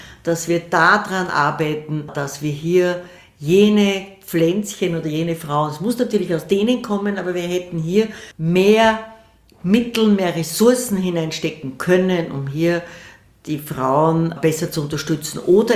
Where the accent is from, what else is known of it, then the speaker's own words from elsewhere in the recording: Vienna, Austria; Ich bin eine stolze Wienerin.